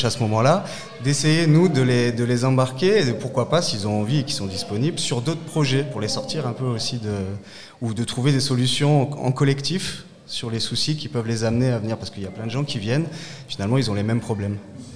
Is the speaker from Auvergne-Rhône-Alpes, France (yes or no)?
yes; Saint-Martin-d'Hères, Auvergne-Rhône-Alpes, France; Et puis moi, je suis de Saint-Martin-d'Air, donc je suis revenu aussi.